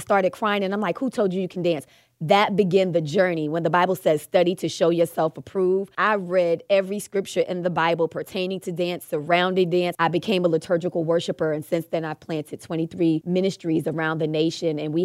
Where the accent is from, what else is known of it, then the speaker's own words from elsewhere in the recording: New York City, New York, United States; I'm from New York City. So initially, that's how I grew up doing hip hop.